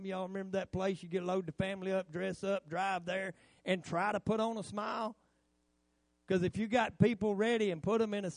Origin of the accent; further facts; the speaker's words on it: Chestnut Mountain, United States; I'm from Chestnut Mountain, not Brokeback Mountain.